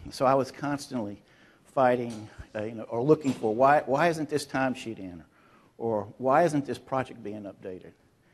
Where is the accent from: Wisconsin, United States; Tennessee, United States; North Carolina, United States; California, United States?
North Carolina, United States; Oh, did I tell you I'm from North Carolina? Could anybody tell?